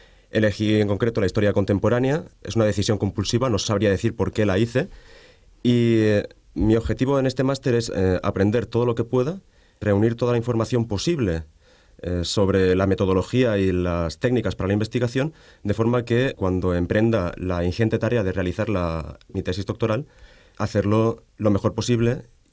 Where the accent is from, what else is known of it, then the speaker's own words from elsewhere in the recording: Valencia, Valencian Community, Spain; soy de Valencia y me licencié en Historia especializándome en Antigua hace casi 10 años.